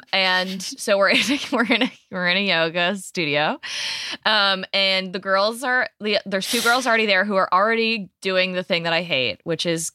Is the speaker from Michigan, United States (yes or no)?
yes; Michigan, United States; because I'm from Michigan.